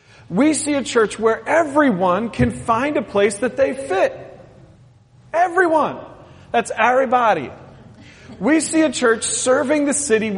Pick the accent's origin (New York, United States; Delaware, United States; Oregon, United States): Oregon, United States; Portland; So, we grew up in Portland, Oregon, right? The church out there. We grew up there, worked there, served there, every area ministry in the church.